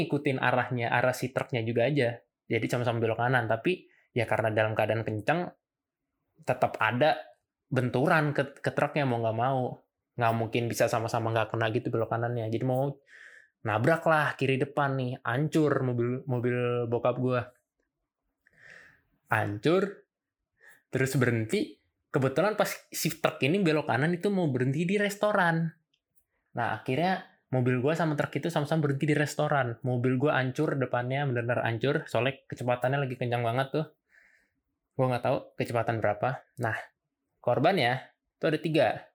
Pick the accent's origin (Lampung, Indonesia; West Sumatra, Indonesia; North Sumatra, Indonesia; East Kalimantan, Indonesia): West Sumatra, Indonesia; Pasaman; now in Bekasi, Indonesia; walaupun di daerah gue di Pasaman nggak terlalu, dampaknya nggak terlalu besar sih dari gempa itu.